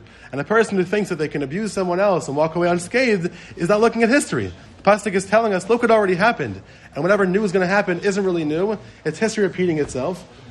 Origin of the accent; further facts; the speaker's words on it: New York City, New York, United States; I think about growing up in Queens.